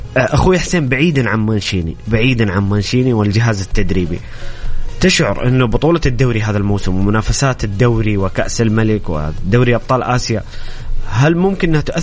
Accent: Saudi Arabia; احنا تعودنا كسعوديين انه التأهل لكأس العالم امر محسوم

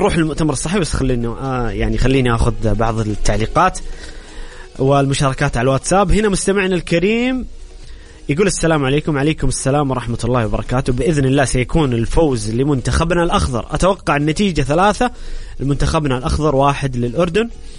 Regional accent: Saudi Arabia; إحنا كسعوديين

